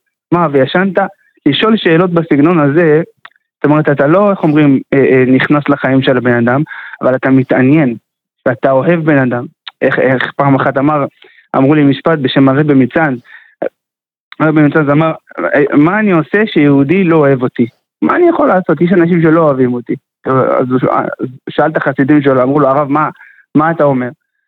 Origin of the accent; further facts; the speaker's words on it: Ashdod, Southern District, Israel; now in Kiryat Gat, Israel; אני במקור בא מאשדוד.